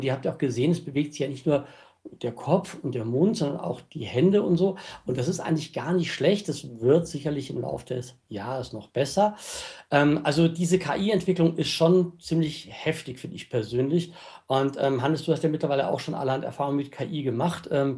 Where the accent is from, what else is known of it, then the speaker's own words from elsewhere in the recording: Austria; accent: Austrian; ich wohne tatsächlich in Österreich, ich bin gebürtiger Österreicher, pendle aber zwischen den Ländern hin und her.